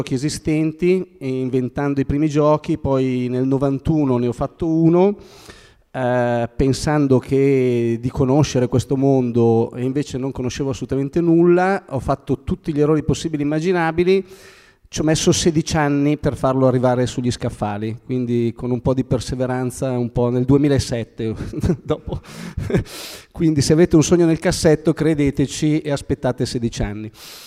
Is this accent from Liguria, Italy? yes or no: no; Busto Arsizio, Lombardy, Italy; sono di Busto Arsizio, quindi gioco fuori casa oggi.